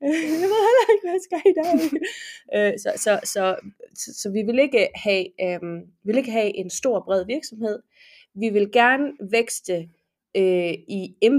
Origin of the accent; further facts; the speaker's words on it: Horsens, Central Denmark Region, Denmark; Og så 3 dage efter flyttede jeg fra Aalborg til Horsens hjem igen